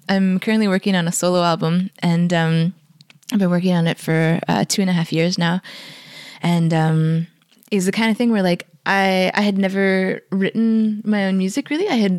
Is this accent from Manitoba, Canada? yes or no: no; Montreal, Quebec, Canada; Yeah, Montreal. Yeah, born and raised.